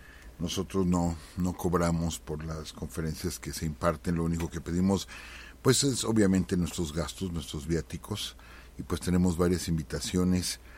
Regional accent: Michoacán, Mexico; a mi pueblo. Como les he comentado, es un pueblo pequeño, cerca de Los Reyes, entre Uruapan y Zamora. De allá soy oriundo

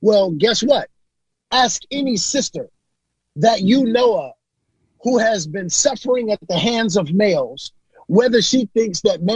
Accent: Brooklyn, New York, United States; In the environment that I grew up in Brooklyn, we were often taught that everything about manhood was about sexuality and masculinity.

